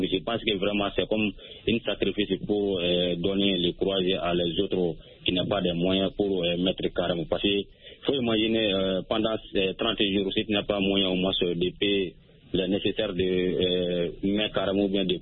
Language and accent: French; Soninkeni, Mali; toujours dans mon village natal à Soninkeni.